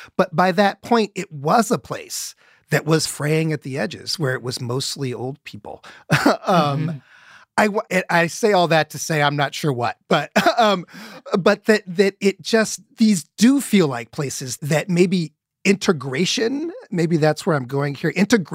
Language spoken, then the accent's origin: English; Indianapolis, Indiana, United States; I grew up in Indianapolis.